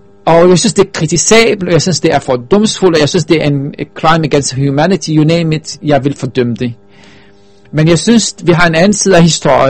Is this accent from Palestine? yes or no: yes; Palestine; især som palæstinenser, fordi det var jo min forfædres hjemland, som blev taget